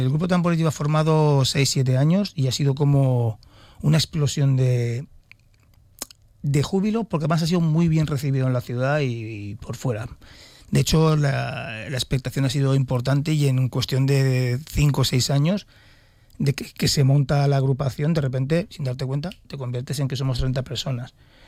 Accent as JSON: {"language": "Spanish", "town": "Elche", "region": "Valencian Community", "country": "Spain", "said": "yo no soy Aragón, yo soy de Elche. Es que mi padre sí lo es, pero yo no lo soy."}